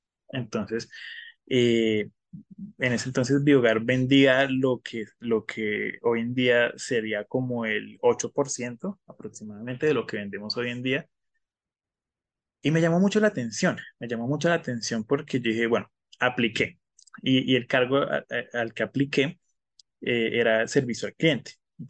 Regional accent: Bucaramanga, Santander, Colombia; yo soy ingeniero industrial, yo vengo de Bucaramanga

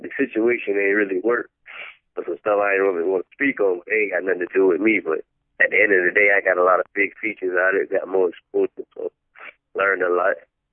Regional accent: Savannah, Georgia, United States; now in Atlanta, United States; I'm from Savannah.

